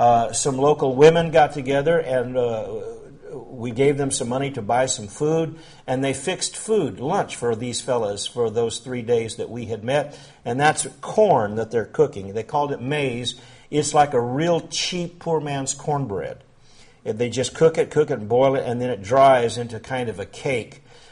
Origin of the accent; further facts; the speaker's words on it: Tucson, Arizona, United States; born there; I was born in Tucson